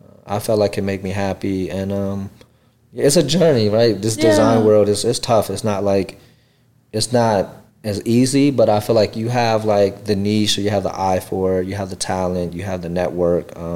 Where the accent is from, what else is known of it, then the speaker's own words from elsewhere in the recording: Columbus, Ohio, United States; Honestly, my upbringing is a lot different. Like, I grew up in government housings and stuff.